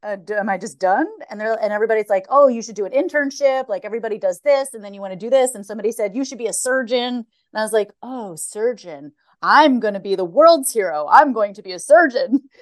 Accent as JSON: {"language": "English", "town": "Philadelphia", "region": "Pennsylvania", "country": "United States", "tie": "born or raised there", "said": "I can't complain. I grew up in Philly"}